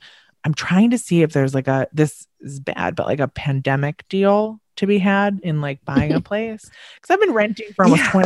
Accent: New York, United States; Like, we're from Long Island. We get it.

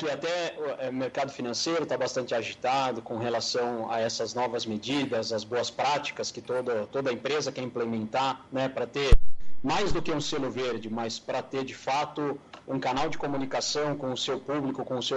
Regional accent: Brazil; como brasileiros, temos que ficar de olho, antenados

